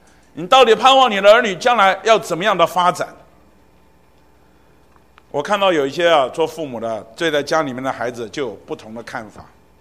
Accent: China; 我们中国人常讲身教重于言教

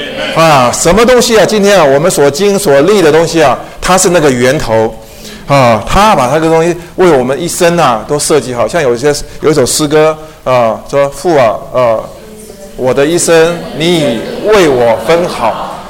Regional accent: Taiwan; 他们呢，啊，毯子啊比我们台湾人啊用的多，因为台湾气候潮湿啊，大家用毯子机会不多。

